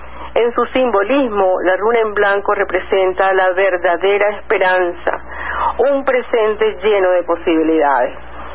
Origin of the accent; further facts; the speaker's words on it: Venezuela; nuestro compromiso ciudadano como venezolano siempre debe ser por la justicia y libertad.